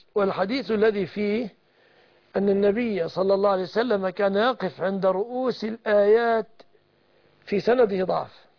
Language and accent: Arabic; Egypt; بلادنا مصر